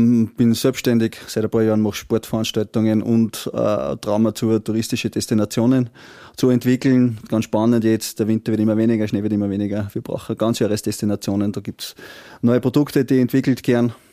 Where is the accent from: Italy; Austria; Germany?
Austria; Gmunden, Upper Austria; now in Linz, Austria; ich bin aufgewachsen in Gmunden und wir sind halt immer früher wandern gegangen